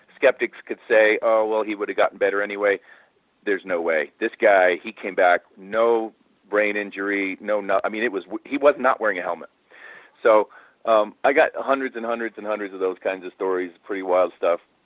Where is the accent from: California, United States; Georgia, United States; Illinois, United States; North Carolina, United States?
North Carolina, United States; We spend the summers in North Carolina. I mean, I'm from North Carolina. We spend the summers at the beach in North Carolina